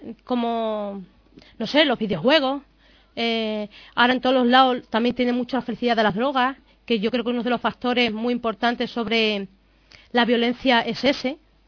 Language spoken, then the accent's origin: Spanish; Madrid, Community of Madrid, Spain; Somos de la Ventilla.